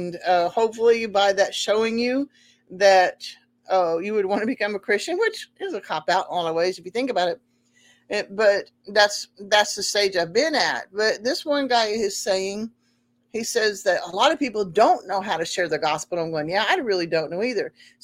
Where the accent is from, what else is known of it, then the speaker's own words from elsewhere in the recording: Tulsa, Oklahoma, United States; Well, I was born in Tulsa and I was raised pretty much in Oklahoma.